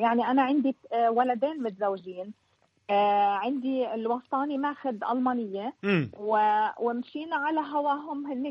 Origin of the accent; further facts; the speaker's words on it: Jordan; now in Germany; لا انا فلسطينية اردنية